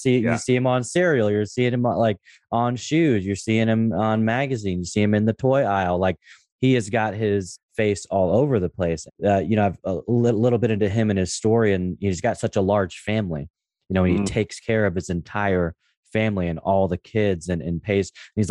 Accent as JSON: {"language": "English", "town": "Portland", "region": "Oregon", "country": "United States", "tie": "born or raised there", "said": "growing up in Portland, being a big trailblazer fan"}